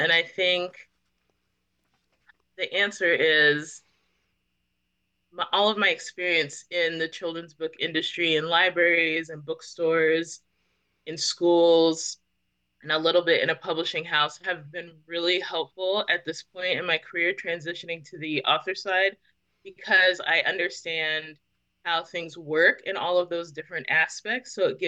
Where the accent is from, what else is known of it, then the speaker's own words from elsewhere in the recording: California, United States; They're cowboys in Compton, which is a city in Southern California. And I'm from Southern California.